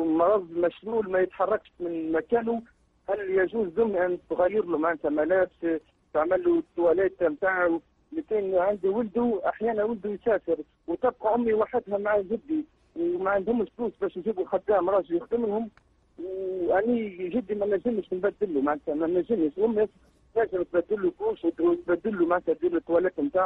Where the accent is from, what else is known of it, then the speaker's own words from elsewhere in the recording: Tunisia; now in France; احيانا انا في اقيم في فرنسا اذهب الى بلدي تونس اقيم فيها شهر شهرين